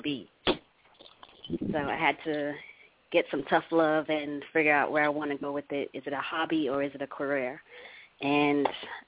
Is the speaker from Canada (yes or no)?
no; St. Thomas, U.S. Virgin Islands; now in Georgia, United States; Well, I am an island girl. I stay in Georgia. I love the South. It's nice and welcoming, but I am from St. Thomas, Virgin Islands, VI to the fullest.